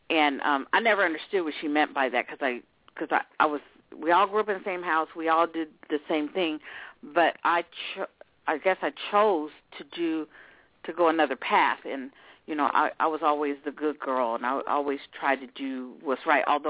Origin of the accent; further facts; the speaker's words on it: Oakland, California, United States; also born or lived in Illinois; I grew up in Oakland. And, you know, I moved from Illinois to Oakland, and I grew up in a pretty bad family.